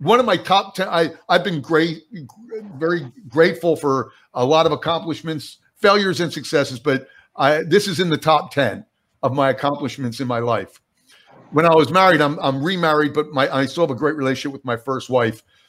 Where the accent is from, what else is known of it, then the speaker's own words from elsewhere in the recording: New Jersey, United States; And listen, I'm from New Jersey. I'm going for it, baby.